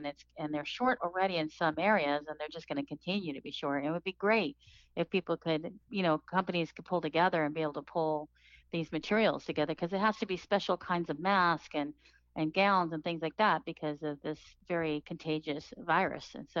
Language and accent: English; Midwest, United States; born there; also born or lived in California; I was born in the Midwest. I lived in California majority of my time, and then I've been traveling.